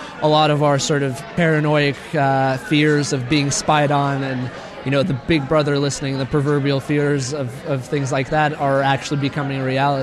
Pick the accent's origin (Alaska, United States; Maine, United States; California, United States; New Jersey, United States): California, United States; Santa Cruz; I'm from Santa Cruz, California.